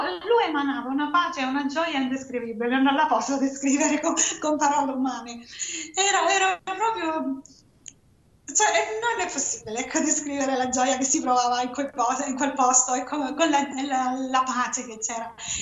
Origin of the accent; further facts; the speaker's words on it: Calabria, Italy; Io sono dalla Calabria e sono andata a Catanzaro, in un altro ospedale qua nel vicino.